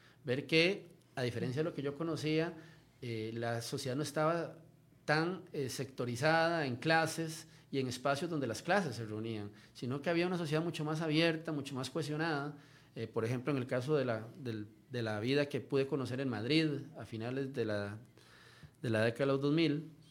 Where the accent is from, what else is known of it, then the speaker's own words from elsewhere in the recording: Costa Rica; moved away as an adult; Inicialmente yo salí de Costa Rica a hacer unos cursos de especialización en Derecho Ambiental en España